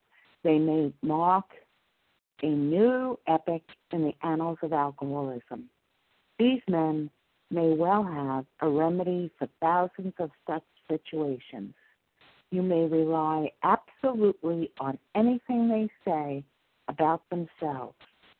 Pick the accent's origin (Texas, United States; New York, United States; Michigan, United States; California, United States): New York, United States; My name is … thank you, Amy, for your service. I am from New York.